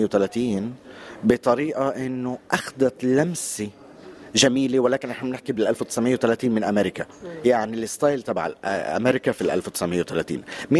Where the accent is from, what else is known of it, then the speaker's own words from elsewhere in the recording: Palestine; نحن فلسطينيين صحيح في الهوية